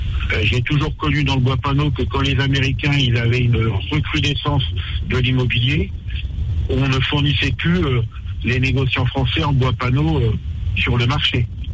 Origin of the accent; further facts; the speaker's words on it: Hauts-de-France, France; comme on dit chez moi dans le Nord